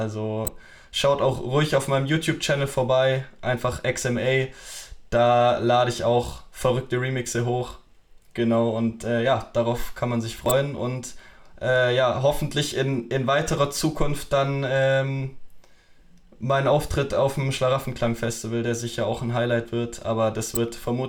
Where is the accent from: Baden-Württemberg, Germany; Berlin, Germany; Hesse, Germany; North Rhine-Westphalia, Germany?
Baden-Württemberg, Germany; Stuttgart; Und ja, sonst komme ich eigentlich aus dem Raum Stuttgart.